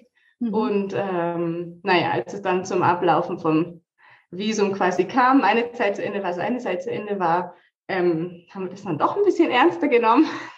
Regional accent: Hamburg, Germany; now in France; ich bin eine gebürtige Hamburgerin und wohne jetzt mit meinem Mann und meinen zwei Kindern in Südfrankreich.

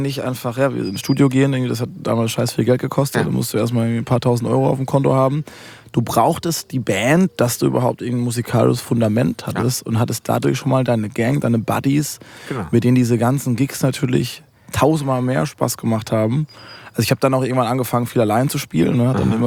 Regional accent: Karlsruhe, Baden-Württemberg, Germany; so bei uns im Wald, ich komme aus Karlsruhe, ist die größere Stadt, kommt Ettlingen, kommt Waldbronn.

